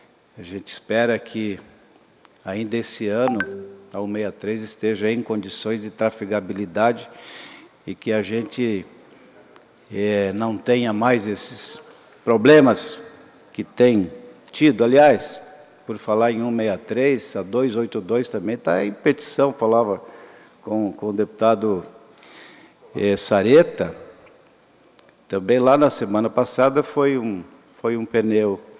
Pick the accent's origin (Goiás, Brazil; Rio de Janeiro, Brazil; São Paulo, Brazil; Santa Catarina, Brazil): Santa Catarina, Brazil; porque como catarinense também, eu acho que é motivo de orgulho